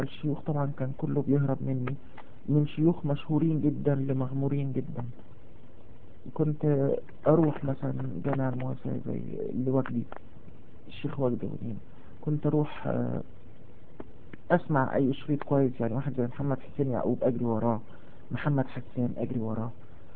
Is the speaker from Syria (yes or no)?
no; Riyadh, Riyadh Province, Saudi Arabia; also born or lived in Egypt; أصل عربية ينتهي للأشراف، أنا من عيلة من الأشراف أهل البيت. كانت عيلة طبعا في الجزيرة العربية الأول، وبعد كده في الشام، وبعد كده جت واستوطنت في مصر. اتربيت في السعودية في الرياض،